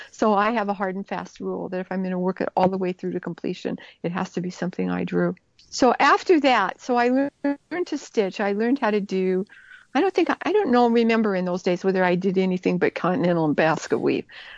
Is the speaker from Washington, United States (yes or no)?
yes; Seattle, Washington, United States; I grew up in Seattle, Washington, and we were skiers